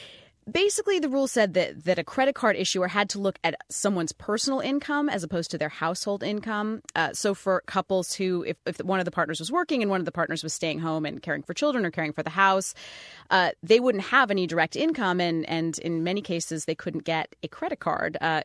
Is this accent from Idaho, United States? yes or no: yes; Idaho, United States; I am planning on going home to my home state, Idaho, this summer to see my family.